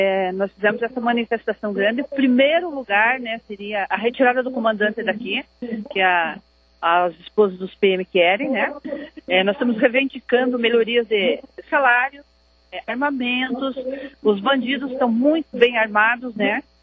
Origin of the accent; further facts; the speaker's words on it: Curitiba, Paraná, Brazil; nós somos de Curitiba, né?